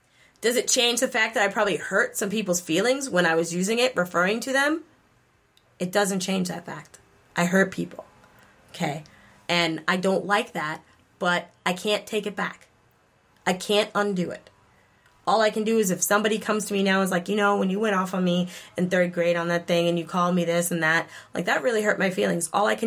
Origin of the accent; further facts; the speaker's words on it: Massachusetts, United States; I grew up in Massachusetts as a kid.